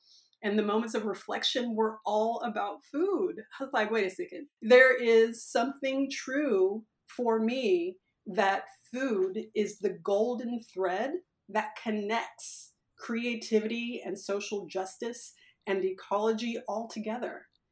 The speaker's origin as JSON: {"language": "English", "region": "Kansas", "country": "United States", "said": "I am a Midwesterner. I am from the prairies of Kansas, and that's so much a part of my food story and my food journey."}